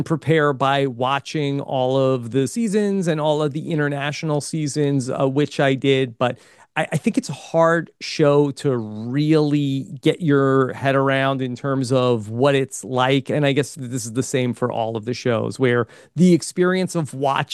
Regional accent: North Carolina, United States; I'm a dad from North Carolina, and that's really who I am.

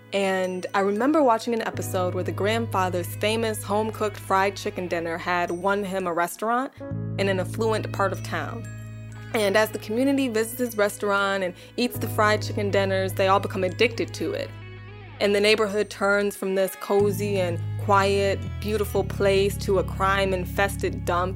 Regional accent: Midwest, United States; I'm from the Midwest, and we grew up in a home where my stepfather and brother would go deer hunting this time of year

